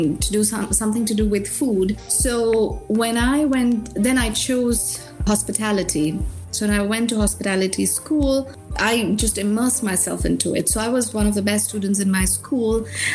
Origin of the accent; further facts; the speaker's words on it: Bangalore, Karnataka, India; now in France; So I was born in Bangalore in India. It's a very cosmopolitan city. So I was born into a very modest family in Bangalore.